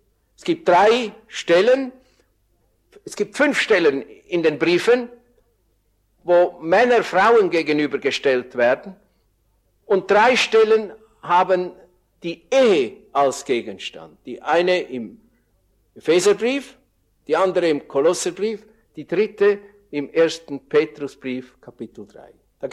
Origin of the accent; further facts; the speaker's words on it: Andelfingen, Zurich, Switzerland; Das ist eine Ortschaft in der Schweiz, wo ich herkomme.